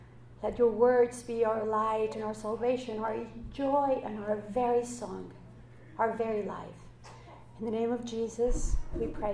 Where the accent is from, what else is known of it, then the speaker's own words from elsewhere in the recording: Mexico; English is a second language; I'm from Mexico, so English is my second language.